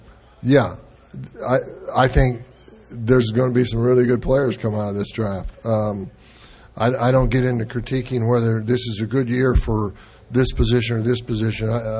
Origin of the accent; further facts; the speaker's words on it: Texas, United States; he's from East Texas, as I'm from East Texas as well, so that's a good thing.